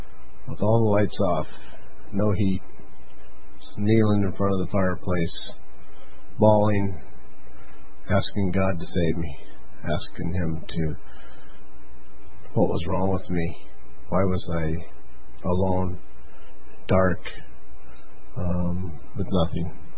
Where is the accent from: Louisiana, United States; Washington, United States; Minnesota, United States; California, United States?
Washington, United States; Seattle; This is my wife, Michelle. I grew up in North Seattle, went to parochial schools